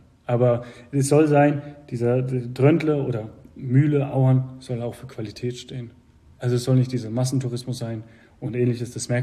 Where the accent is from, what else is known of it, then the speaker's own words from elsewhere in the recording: Waldshut, Baden-Württemberg, Germany; Ich bin aus Waldshutingen. Großteil meiner Familie kommt aus der Schweiz, Luzern. Ich bin in Waldshut groß geworden.